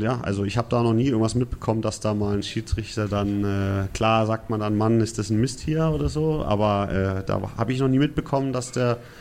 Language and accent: German; Nuremberg, Bavaria, Germany; born there; Ich bin ja ein gebürtiger Nürnberger